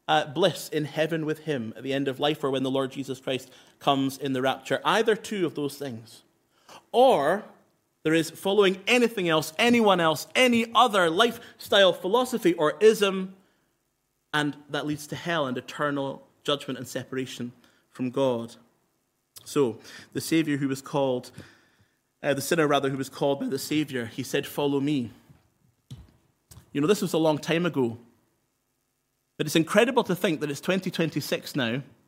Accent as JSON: {"language": "English", "town": "Inverness", "region": "Scotland", "country": "United Kingdom", "lives_now": "Erskine, United Kingdom", "said": "Well, I live in Erskine now, but I'm from Inverness, and if I was to say to you, \"Follow me back to my hometown of Inverness,\""}